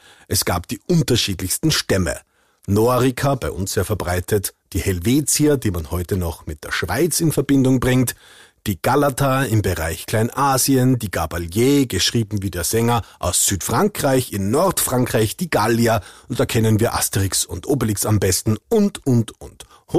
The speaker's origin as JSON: {"language": "German", "town": "Hallein", "region": "Salzburg", "country": "Austria", "tie": "born or raised there", "said": "Ich bin in Hallen aufgewachsen. Hallen ist eine Stadt im Tennengau."}